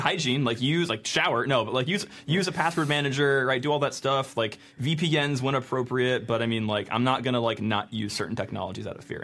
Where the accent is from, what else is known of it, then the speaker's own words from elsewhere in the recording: New Jersey, United States; I'm from New Jersey. I can't help myself.